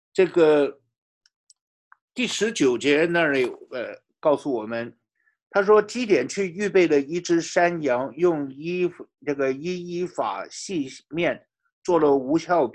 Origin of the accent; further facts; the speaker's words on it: China; 其实我们中国人也是懂礼的啊